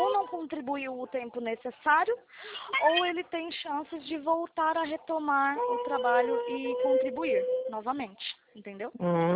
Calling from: Florianópolis, Santa Catarina, Brazil; Não, eu falo aqui de Florianópolis.

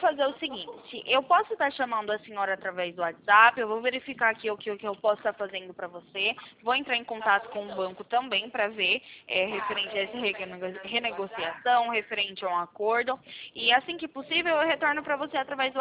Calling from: São Paulo, Brazil; Isso, eu sou aqui do interior de São Paulo.

